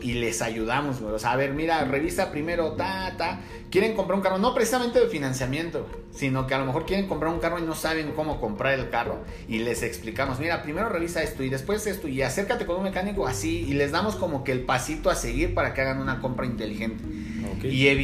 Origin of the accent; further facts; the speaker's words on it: Toluca, State of Mexico, Mexico; Nosotros somos Toluca, Estado de México, pero fuimos a Zapopan